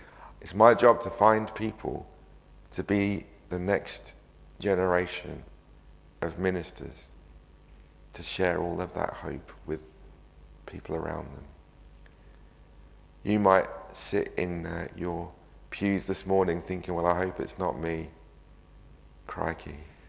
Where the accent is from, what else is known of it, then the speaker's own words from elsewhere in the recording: United Kingdom; because I'm British.